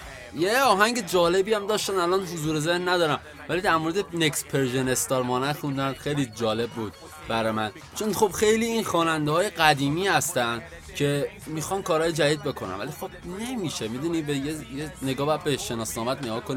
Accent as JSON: {"language": "Persian", "country": "Iran", "said": "من ایرانی هستم فکر کنم حق حرف دارم یکم"}